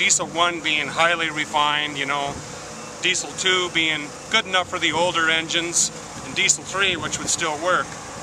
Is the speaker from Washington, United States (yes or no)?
yes; Seattle, Washington, United States; Seattle, Washington.